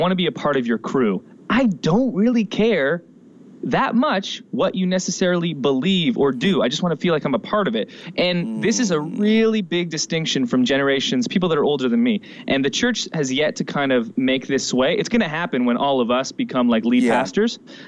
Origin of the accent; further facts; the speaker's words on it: Canada; Not saying we are discounting those things, especially as a Canadian.